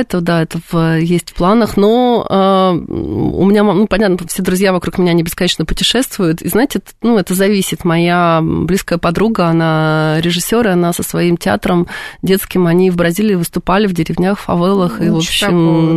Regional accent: Yekaterinburg, Sverdlovsk Oblast, Russia; now in Moscow, Russia; Дело в том, что я родом из Екатеринбурга. Я как, ну, достаточно давно уже уехала в Москву, но это мой родной город, который я люблю.

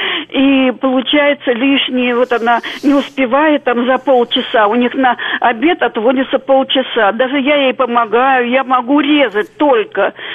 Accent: Baku, Azerbaijan; moved away as an adult; Вот, я бакинка, коренная бакинка. Я отработала после института в Касум-Измайловском районе, в общем, все как надо. А потом в 70-м году мы переехали сюда.

